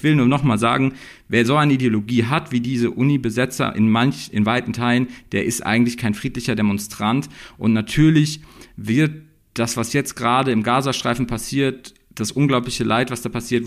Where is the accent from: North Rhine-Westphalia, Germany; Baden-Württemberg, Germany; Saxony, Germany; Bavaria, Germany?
Baden-Württemberg, Germany; Heidelberg; Dass man in Heidelberg, meiner Heimatstadt